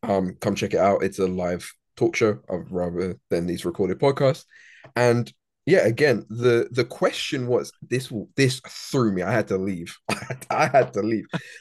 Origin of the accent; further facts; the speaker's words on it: United Kingdom; I'm British too.